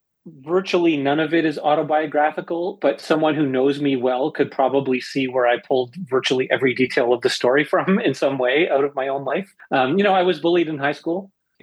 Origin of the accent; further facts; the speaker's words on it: Mississauga, Ontario, Canada; And I grew up in Mississauga